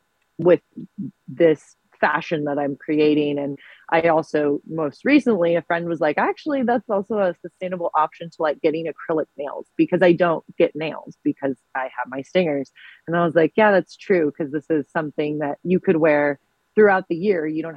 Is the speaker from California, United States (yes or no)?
yes; Fresno, California, United States; I am from Fresno and I started out in the drag scene in Fresno